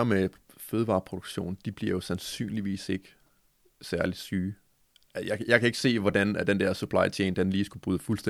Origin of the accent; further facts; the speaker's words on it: Næstved, Zealand, Denmark; jeg også er fra Næstved